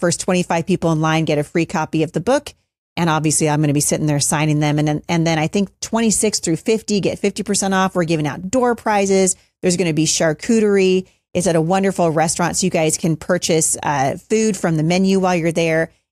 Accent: Battle Ground, Washington, United States; And we are having a launch party right here in my hometown of Battleground, Washington

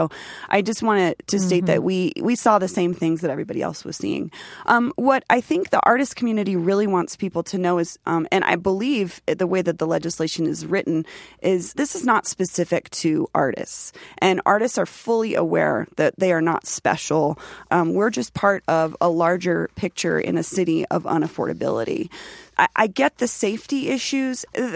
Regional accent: Denver, Colorado, United States; I'm born and raised in Denver, Colorado, and the changes that I've seen over the last half of the decade to my city are unreal

